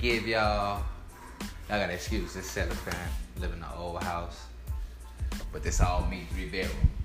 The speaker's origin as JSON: {"language": "English", "town": "New Orleans", "region": "Louisiana", "country": "United States", "tie": "born or raised there", "also_born_or_lived": "Hammond", "said": "I was born in Hammond, Louisiana. Some of you may know, some of you may not. Down south Louisiana. Okay, born in Hammond. Was raised in New Orleans."}